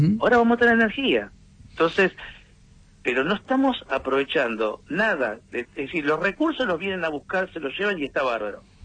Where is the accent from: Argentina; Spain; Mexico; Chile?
Argentina; como argentinos, todos tenemos que pensar